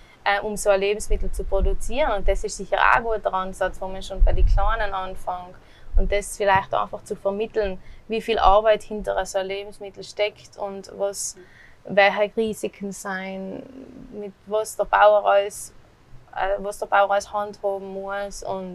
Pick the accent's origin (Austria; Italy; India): Italy; Kaltern, Trentino-Alto Adige; ich bin eine gebürtige Kalterin, bin da aufgewachsen und wir haben als Familie eben da gewohnt, aber meine Mama ist von Derlan.